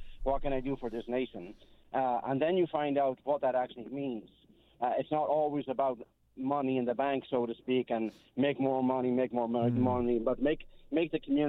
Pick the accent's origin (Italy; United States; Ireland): Ireland; moved away; I was born and raised in Ireland, and when I grew up, my family were poor. It was a poor country